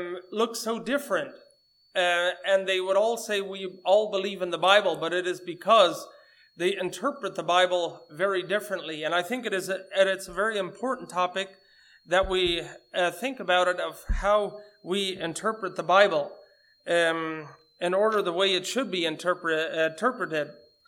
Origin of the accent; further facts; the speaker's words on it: Mexico; I am from Mexico.